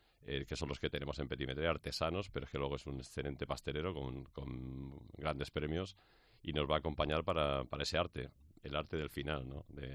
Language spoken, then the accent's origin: Spanish; Alicante, Valencian Community, Spain; Nosotros también tocamos el mundo del arroz como buenos alicantinos